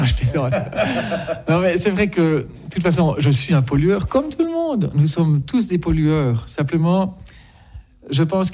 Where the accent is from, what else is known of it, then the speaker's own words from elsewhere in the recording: Jura, Switzerland; Je suis jurassien, hein, à la base, donc franc-montagnard de surcroît.